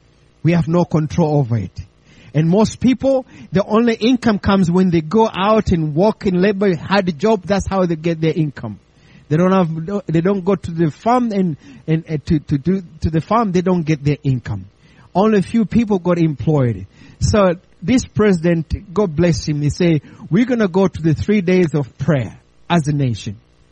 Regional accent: Tanzania; moved away; I'm original from Tanzania.

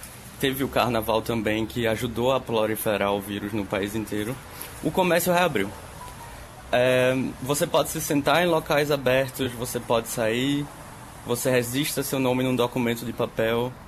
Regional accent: Recife, Pernambuco, Brazil; now in Bremen, Germany; Eu sou recifense e pernambucano.

